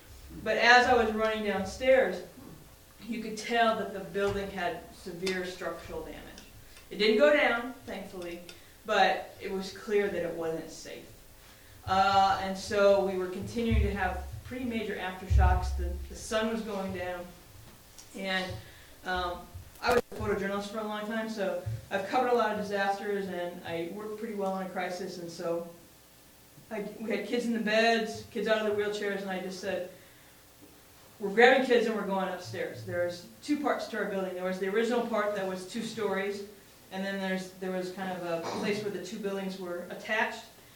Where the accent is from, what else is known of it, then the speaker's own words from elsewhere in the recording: Midwest, United States; And as Renee said the other day, I'm from the Midwest too. I don't know earthquakes from anything. I know tornadoes and floods and blizzards, but I don't know earthquakes.